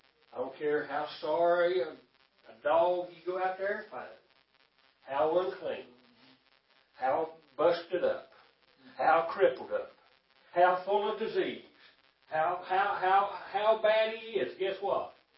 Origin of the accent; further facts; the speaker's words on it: the South, United States; Dogs. I'm from the South. Dogs and hogs.